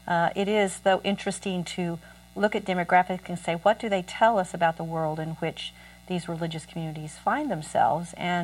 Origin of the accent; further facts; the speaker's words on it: Oklahoma, United States; I'm from Oklahoma when I walk through the fields of the small town I grew up in.